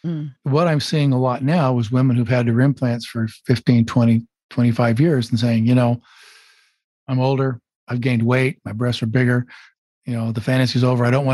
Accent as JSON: {"language": "English", "region": "Utah", "country": "United States", "lives_now": "San Diego, United States", "said": "I'm originally from Utah and University of Utah medical graduate. And I trained in Chicago, Detroit, Houston, all those places for my general surgery and plastic surgery. And then I've been here in San Diego for 32 years."}